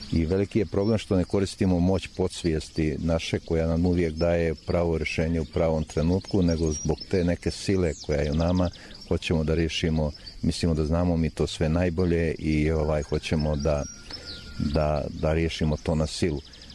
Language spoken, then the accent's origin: Serbian; Herzegovina, Bosnia & Herzegovina; To kod nas u Hercegovini naši seljaci zovu, kaže: imam blaga toliko i toliko